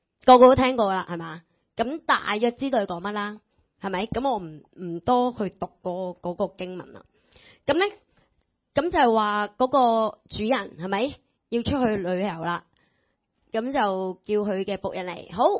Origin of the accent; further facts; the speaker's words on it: India; Cantonese is a second language; 咁我哋印度人都系咁样嘅